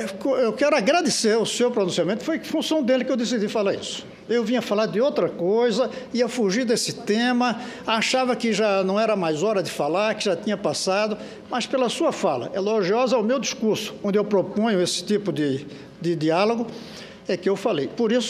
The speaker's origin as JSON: {"language": "Portuguese", "country": "Brazil", "said": "o que é que eu estou achando da situação como brasileiro, mais até do que como senador."}